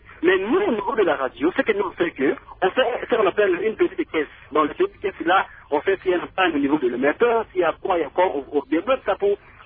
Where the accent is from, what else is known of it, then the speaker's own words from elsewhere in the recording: Mbandaka, Équateur, DR Congo; Ici, chez nous, en Mbandaka, moi, je crois que je parle de chez nous